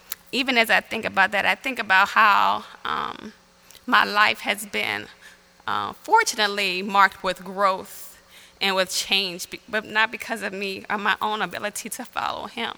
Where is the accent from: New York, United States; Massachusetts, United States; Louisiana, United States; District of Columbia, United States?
Louisiana, United States; New Orleans; accent: New Orleanian; that I am not from these parts, and maybe you've heard my little New Orleanian accent at times, but I am from New Orleans, and I grew up Catholic.